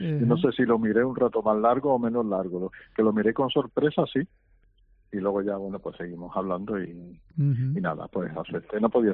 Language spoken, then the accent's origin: Spanish; Malaga, Andalusia, Spain; yo nací en Málaga y quitando periodos determinados que he tenido que salir con motivo de estudio y a vivir fuera en otras ciudades, 2 años en un lado, otros 2 en otro, ¿no? Pues me he sentido siempre de aquí, de Málaga, malagueño.